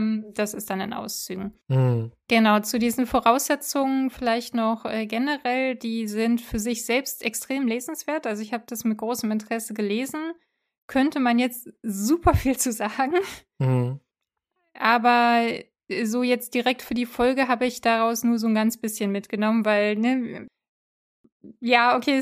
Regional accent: East Germany, Germany; ich komme selber aus Ostdeutschland.

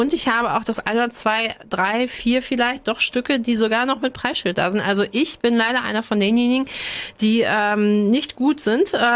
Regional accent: North Rhine-Westphalia, Germany; Ich komme aus dem Ruppert, ich bitte dich.

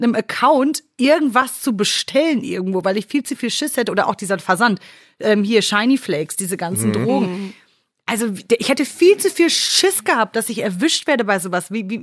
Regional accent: North Rhine-Westphalia, Germany; ich komme aus Nordrhein-Westfalen, also das ist auch nah an der holländischen Grenze.

